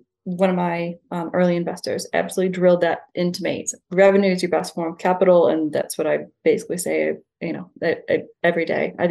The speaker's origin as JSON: {"language": "English", "town": "Niagara Falls", "region": "New York", "country": "United States", "said": "Yeah, so I'm from Niagara Falls in the US."}